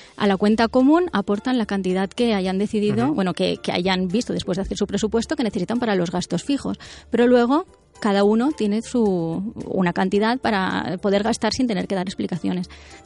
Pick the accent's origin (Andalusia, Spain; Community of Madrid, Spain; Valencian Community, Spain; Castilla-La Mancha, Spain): Valencian Community, Spain; Pues mira, tengo 38 años, soy del norte de Castellón